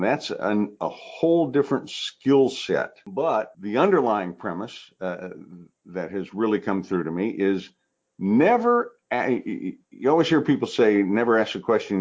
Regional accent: New Orleans, Louisiana, United States; born there; I've lived in the St. Louis area for most of my life. I was born in New Orleans

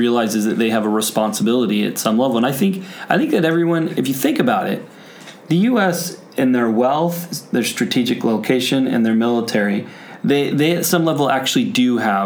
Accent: United States; for me as an American, is a lot of people don't understand, like, the American mind, if you will

